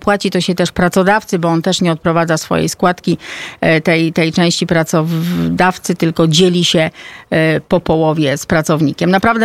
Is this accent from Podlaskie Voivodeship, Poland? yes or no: no; Częstochowa, Silesian Voivodeship, Poland; ja jestem częstochowianką, proszę pana